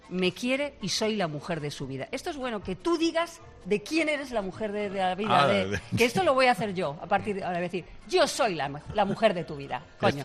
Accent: Albacete, Castilla-La Mancha, Spain; yo soy de Albacete

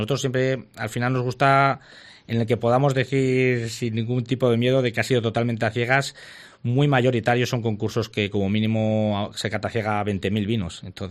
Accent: Valladolid, Castile and León, Spain; Ahí yo saco pecho hablando de mi tierra, de Valladolid. Es una gozada cuando vuelvo en Navidad a ver a la familia, a ver a los amigos

